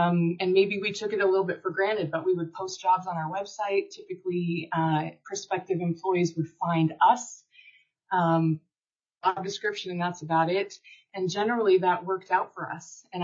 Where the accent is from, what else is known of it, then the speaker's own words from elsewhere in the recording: Kenai, Alaska, United States; I was born and raised in Kenai, just down the street where Terry is sitting now.